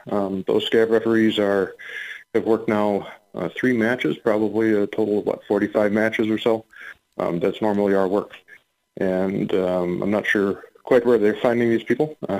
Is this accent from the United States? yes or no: yes; Illinois, United States; moved away; also born or lived in Boston, United States; I was born in Boston, but then moved to a place outside of Chicago, Illinois.